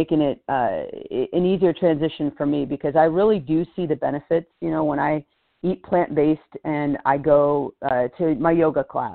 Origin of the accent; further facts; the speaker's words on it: Oregon, United States; There were a lot of different heart doctors in the small town that I grew up in Oregon.